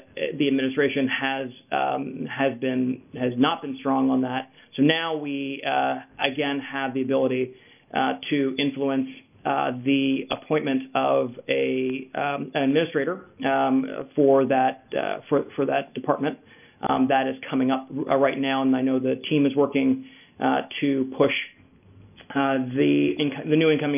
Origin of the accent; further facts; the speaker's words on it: Virginia, United States; And my home state, I worked my race election morning, and people are fired up in Virginia.